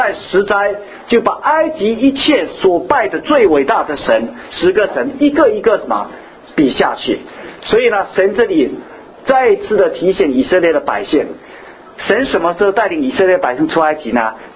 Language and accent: Chinese; China; 在我们中国人历史也很多神，对不对？